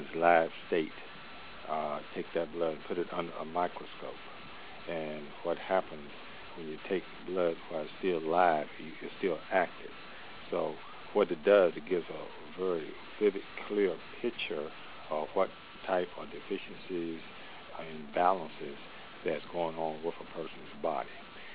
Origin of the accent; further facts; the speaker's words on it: Lynchburg, Virginia, United States; Oh, I'm from Lynchburg, Virginia.